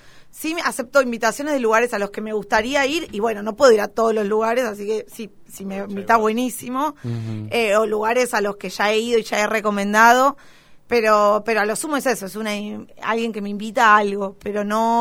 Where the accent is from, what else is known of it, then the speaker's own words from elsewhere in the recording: La Plata, Buenos Aires Province, Argentina; Soy platense, nacida y criada, licenciada en comunicación, docente universitaria de la UNLP, de la UNAG y de la UNQ.